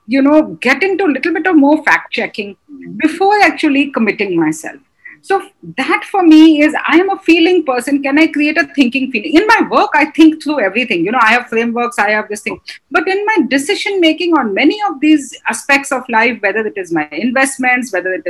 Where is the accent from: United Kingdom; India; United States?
India; Ajmer, Rajasthan; I'm a small town girl, born and brought up in Ajmer, got into an arranged marriage, lived in a joint family.